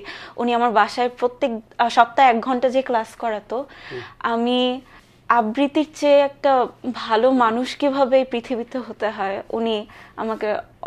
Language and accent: Bangla; Bangladesh; আমি বাঙালি, আমার চেহারা দেখলে বলবে, যে কেউ বলবে আমি বাঙালি, আমি বাংলাদেশি।